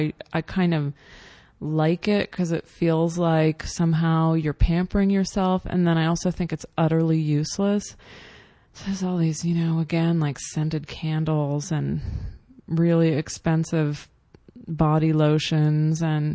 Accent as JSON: {"language": "English", "region": "Virginia", "country": "United States", "tie": "born or raised there", "said": "Nordstrom existed in Tyson's Corner Mall, the mall near where I grew up in Virginia."}